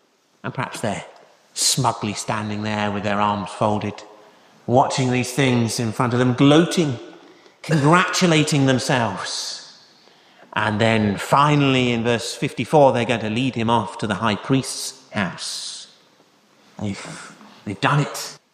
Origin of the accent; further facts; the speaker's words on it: United Kingdom; We're British, we don't tend to do that.